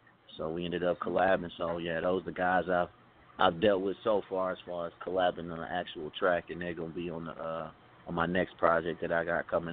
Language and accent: English; Kankakee, Illinois, United States; You know, and I grew up in one of those environments. I'm from Kankakee, Illinois. I know it's kind of hard to say, but it's like we like 30 to 45 minutes south of Chicago